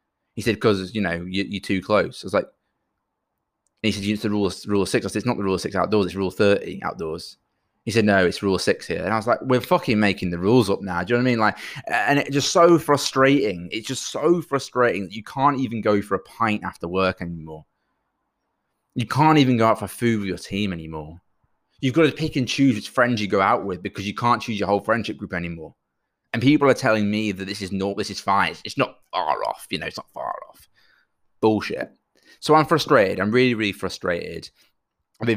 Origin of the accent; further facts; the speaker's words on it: United Kingdom; And I feel like as the British public, we've really done well of kind of just continuing and cracking on with this.